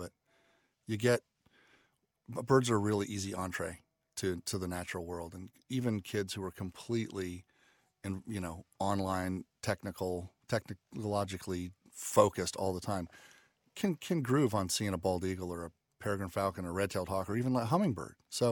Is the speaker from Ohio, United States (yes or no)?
yes; Ohio, United States; Well, I grew up really birding in Southeast Ohio